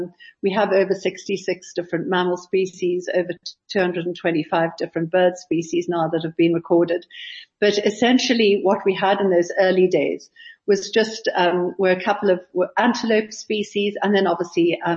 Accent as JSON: {"language": "English", "town": "Johannesburg", "region": "Gauteng", "country": "South Africa", "tie": "born or raised there", "said": "because I grew up in Joburg"}